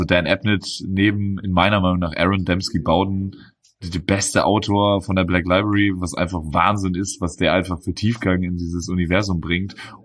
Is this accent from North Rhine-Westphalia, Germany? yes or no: no; Henstedt-Ulzburg, Schleswig-Holstein, Germany; born there; Nee, als gebürtiger Hennstedt-Ulzburger war ich sehr überrascht